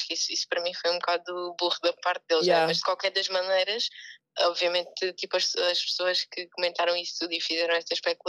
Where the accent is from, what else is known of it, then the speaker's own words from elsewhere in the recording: Barreiro, Setúbal, Portugal; now in Lisbon, Portugal; Não, eu estou em Lisboa, sou do Barreiro.